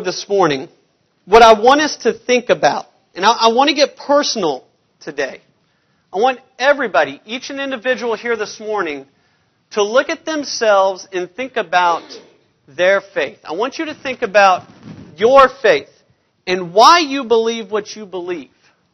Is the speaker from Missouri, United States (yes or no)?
yes; Blue Springs, Missouri, United States; I'm from Blue Springs, Missouri, where Brett Hoagland preaches.